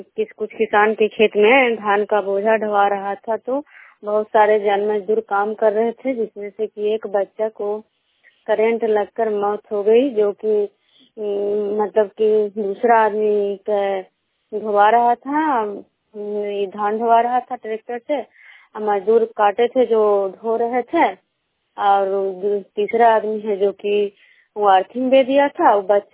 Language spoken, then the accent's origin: Hindi; Khajra, Bihar, India; मैं बिष्णुपुर ग्राम खजरा पंजाब नालंदा जिला नगरौसा प्रखंड की निवासी हूँ।